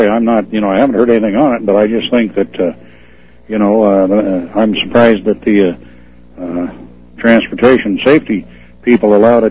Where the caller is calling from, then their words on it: Spokane, Washington, United States; Spokane, Washington.